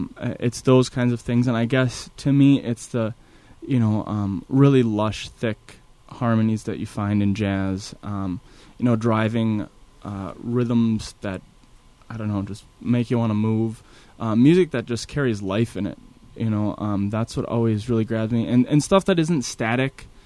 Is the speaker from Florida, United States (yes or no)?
no; Minnesota, United States; it really echoed in my mind a lot of the music I heard growing up on the Iron Range.